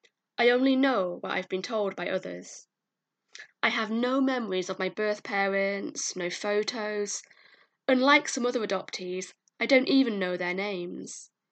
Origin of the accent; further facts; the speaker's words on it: York, Yorkshire and the Humber, United Kingdom; Growing up, people were always asking me, "Where are you from?" I hate that question. I'd say York, and they'd laugh and go, "No, where are you really from? What's your heritage?"